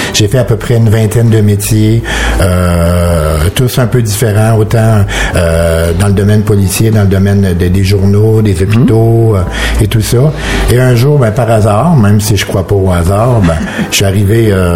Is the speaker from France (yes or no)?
no; Montreal, Quebec, Canada; now in Belgium; Oui, je viens du Québec plus précisément. OK? Je viens du Québec, oui.